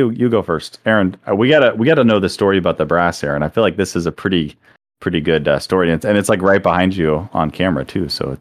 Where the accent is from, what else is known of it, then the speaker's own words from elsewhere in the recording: Florida, United States; I'm from Florida, so I do things wrongly on purpose sometimes.